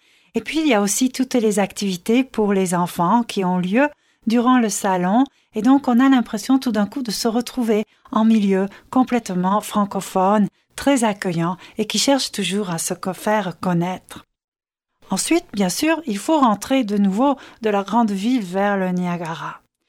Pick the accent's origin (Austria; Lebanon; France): Austria; Vienna; now in St. Catharines, Canada; arrivée dans le Niagara en 2006, le 1er juillet 2006, et je venais d'Autriche, de la capitale du pays, Vienne, en Autriche, dans le cœur de l'Europe. Et oui, je suis une personne des grandes villes.